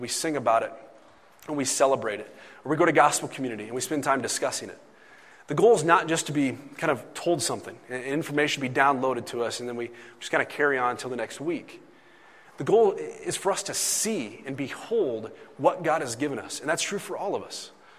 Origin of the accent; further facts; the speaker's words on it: Indiana, United States; There's a Christian bookstore growing up in Indiana called Berean Bookstore.